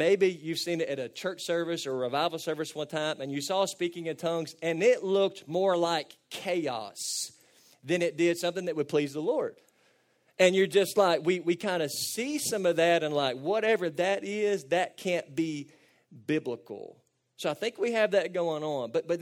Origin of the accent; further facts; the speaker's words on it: Cadiz, Kentucky, United States; I'm from Cadiz, Kentucky, and grew up in East Cadiz Baptist Church, where we ate a lot of potlucks and we sang a lot of hymns